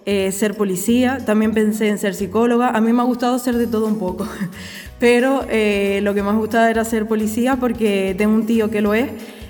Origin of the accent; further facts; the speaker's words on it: Los Realejos, Canary Islands, Spain; born there; Bueno, pues yo nací en Los Realejos, en un pueblo cerca de La Brotava, el pueblo vecino. En La Cruz Santa concretamente, y es un pueblo muy característico, nos llevamos muy bien todos porque es pequeño